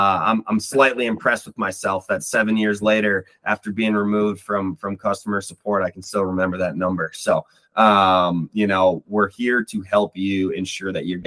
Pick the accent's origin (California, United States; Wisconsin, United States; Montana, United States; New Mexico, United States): Wisconsin, United States; I grew up in Wisconsin. You know, with the Horicon Marsh is my backyard, which is the largest cattail marsh in North America.